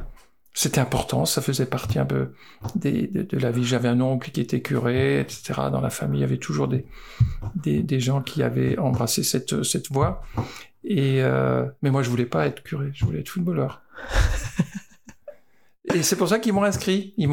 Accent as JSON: {"language": "French", "town": "Mommenheim", "region": "Grand Est", "country": "France", "tie": "born or raised there", "said": "Moi, je suis né à Mommenheim, un petit village du Bas-Rhin, et ma maison était à 50 mètres du terrain de foot. On était une grande famille, on était 4 garçons."}